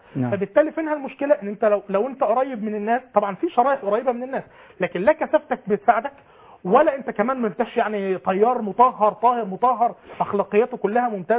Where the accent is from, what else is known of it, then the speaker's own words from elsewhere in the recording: Egypt; اللي مثلا بيقوم بها باسم يوسف هنا عندنا في مصر